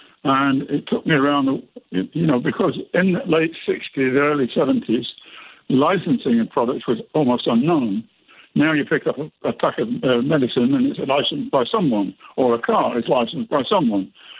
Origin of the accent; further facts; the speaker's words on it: England, United Kingdom; I was born in World War II underneath fire shooting down Messerschmitts, and I made my first flight in 1953 in the Tiger Moth